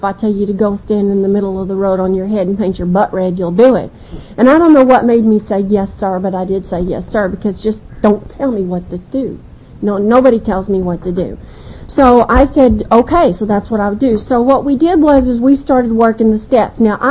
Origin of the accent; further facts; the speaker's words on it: Texas, United States; And I am from down south. I'm from Texas.